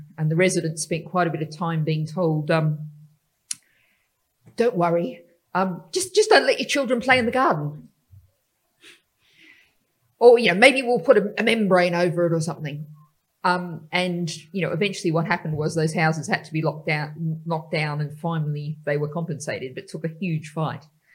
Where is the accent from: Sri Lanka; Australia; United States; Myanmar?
Australia; accent: Australian; if anyone hasn't picked my accent up, it comes from Australia originally.